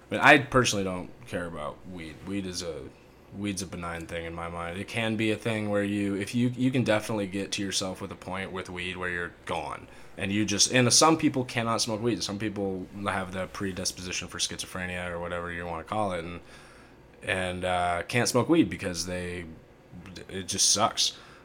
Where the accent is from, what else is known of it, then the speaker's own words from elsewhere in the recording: California, United States; Especially where I grew up, too. I grew up in Placer County